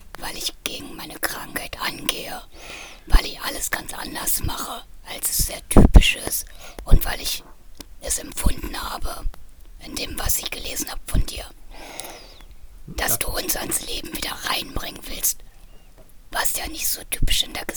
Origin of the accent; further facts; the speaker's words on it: Berlin, Germany; ich komme aus Berlin